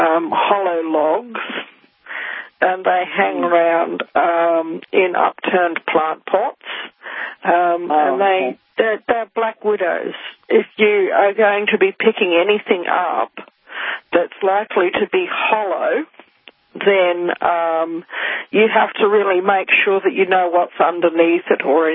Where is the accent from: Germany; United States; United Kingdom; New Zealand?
New Zealand; I grew up in New Zealand, and there's none of that sort of thing around here.